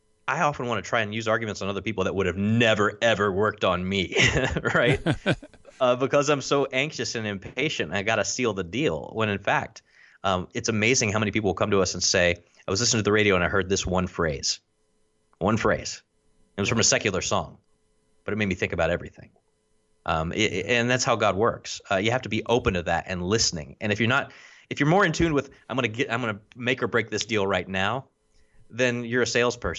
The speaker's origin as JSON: {"language": "English", "region": "Kentucky", "country": "United States", "said": "as John mentioned, I'm from Kentucky. Just because you're from Kentucky and you do, you know, you like fishing and drink Ale 8-1 and do all these other things that Kentucky people do, every Kentuckian is an individual, right?"}